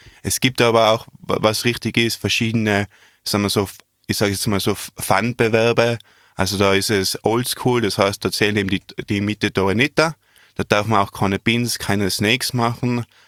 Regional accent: Austria; hat man da vielleicht als Österreicher schon ein bisschen den Anschluss verloren

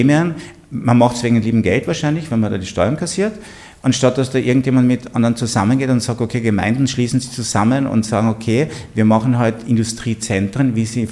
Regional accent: Carinthia, Austria; ich komme ja aus Kärnten

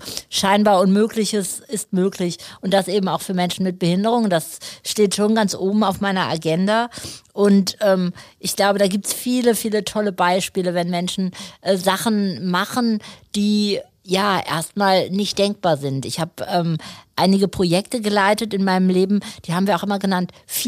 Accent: Lower Saxony, Germany; Ich komme aus der Nähe von Lüneburg. Ich bin in einem kleinen Ort aufgewachsen, in dem sehr, sehr viel Dynamik herrscht, obwohl es ein ganz so kleiner Ort ist. Ich bin als viertes Kind von vier Kindern groß geworden.

